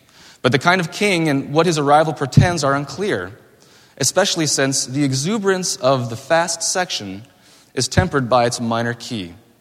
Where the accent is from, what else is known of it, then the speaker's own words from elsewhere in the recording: Minnesota, United States; And I'm from Minnesota, so the phrase … I know I'm well acquainted with it, right?